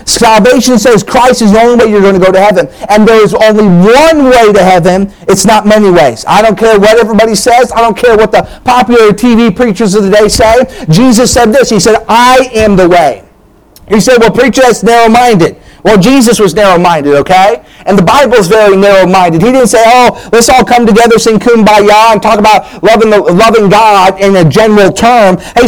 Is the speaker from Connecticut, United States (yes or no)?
no; New Hampshire, United States; I grew up in New Hampshire. A lot of my friends were Catholics.